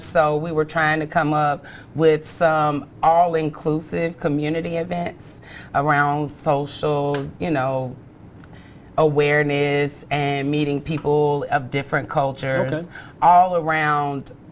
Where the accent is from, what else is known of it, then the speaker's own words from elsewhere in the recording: Atlanta, Georgia, United States; my husband, who's originally from Boston, and I'm from Atlanta